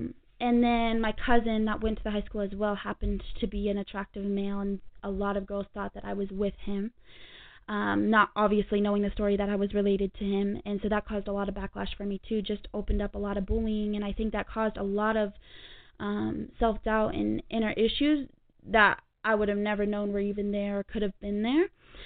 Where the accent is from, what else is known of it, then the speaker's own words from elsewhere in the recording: Reno, Nevada, United States; born there; Yeah, from Reno, from Reno. So, I was born in Reno.